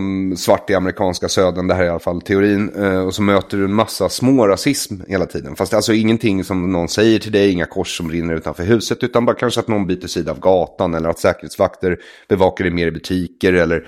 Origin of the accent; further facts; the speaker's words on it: Bergshamra, Stockholm County, Sweden; Så fort ungdomsgården var stängd där i Bergshamra där jag växte upp